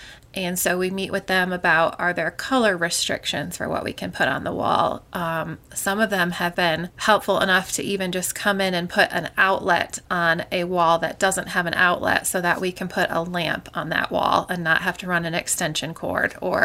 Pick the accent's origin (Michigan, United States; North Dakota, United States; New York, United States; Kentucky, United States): Michigan, United States; Detroit; We grew up together in Detroit, Michigan, and it just so happens that we both live with our families now in South Carolina